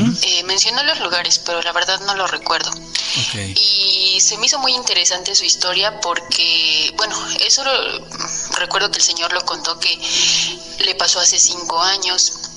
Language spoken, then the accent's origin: Spanish; Amecameca, Mexico State, Mexico; Y soy originaria de Amecameca, Estado de México.